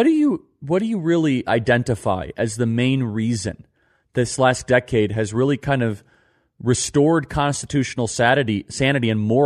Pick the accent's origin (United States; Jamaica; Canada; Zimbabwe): United States; Illinois; I grew up in Illinois, not far from Iowa.